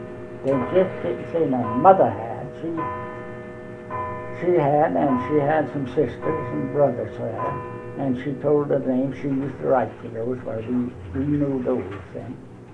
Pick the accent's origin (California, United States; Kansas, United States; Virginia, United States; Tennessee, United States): Kansas, United States; Hanover; born there; In Hanover, Kansas. And I was born in Hanover, Kansas